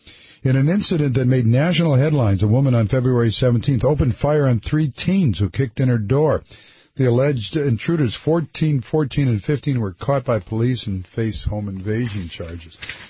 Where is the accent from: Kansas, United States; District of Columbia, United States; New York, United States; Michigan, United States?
Michigan, United States; Detroit; also born or lived in Highland Park; I was born, I always say, you know, people say you're born and raised in Detroit. So I was born and raised hell in Detroit.